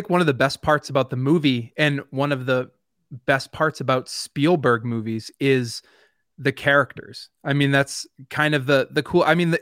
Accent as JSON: {"language": "English", "region": "Massachusetts", "country": "United States", "said": "I'm from Massachusetts. It's basically the tropics to us"}